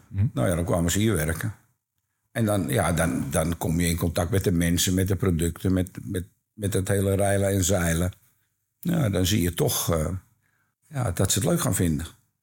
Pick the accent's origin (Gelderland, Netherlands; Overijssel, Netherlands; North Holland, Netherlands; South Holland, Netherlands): North Holland, Netherlands; Amsterdam; En Ik ben echt Amsterdammer, zeggen ze.